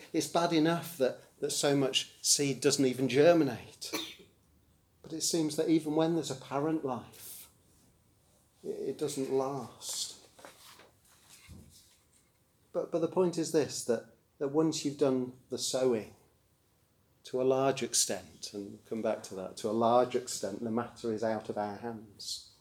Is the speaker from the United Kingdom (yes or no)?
yes; Rugby, West Midlands, United Kingdom; I mentioned that I grew up in Rugby in the church there